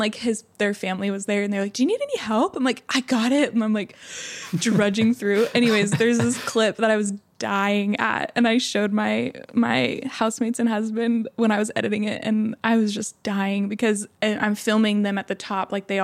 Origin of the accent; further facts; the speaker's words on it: Oregon, United States; So I'm originally from Oregon and it's this sand dune that they have, this giant sand dune.